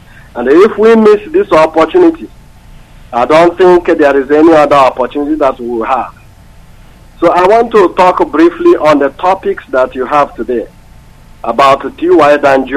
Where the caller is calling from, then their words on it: Sint Maarten; I'm calling from St. Martin.